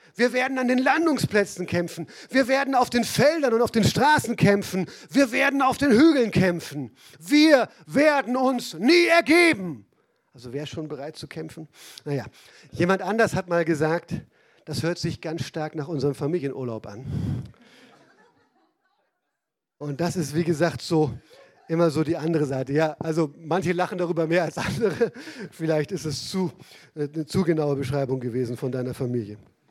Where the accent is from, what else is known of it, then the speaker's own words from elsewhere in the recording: Baden-Württemberg, Germany; Und als Badener wissen wir alle, wer das ist.